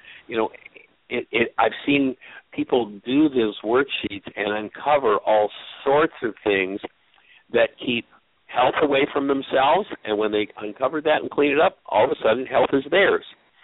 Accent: Hamilton, Ontario, Canada; moved away; it's always good to talk to a fellow Canadian. I was born and raised in Hamilton, so.

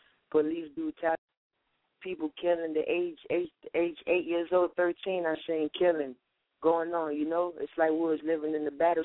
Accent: Kingston, Jamaica; Born and raised in Kingston, Jamaica.

